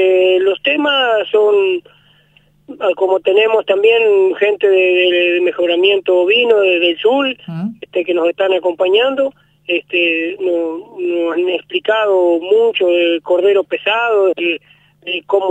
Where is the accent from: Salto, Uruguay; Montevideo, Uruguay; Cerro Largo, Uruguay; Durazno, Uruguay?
Durazno, Uruguay; soy del departamento de Durazno, por razones de trabajo ando en el departamento.